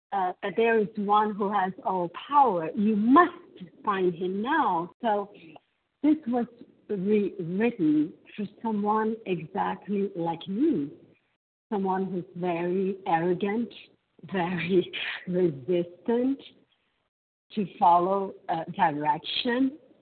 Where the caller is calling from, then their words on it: Brazil; I'm a recovered compulsive overeater, owned by God's grace and mercy, and I'm calling from Brazil.